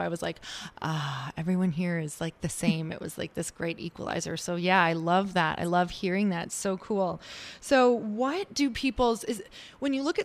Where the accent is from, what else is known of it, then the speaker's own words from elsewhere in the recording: Midwest, United States; now in Los Angeles, United States; I moved from the Midwest to LA. I've been out here for like 4 years.